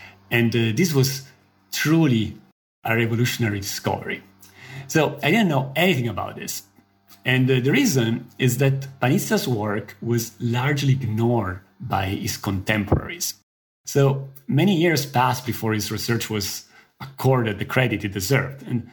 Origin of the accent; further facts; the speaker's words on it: Italy; just a couple of hours driving from the town where I grew up in Italy.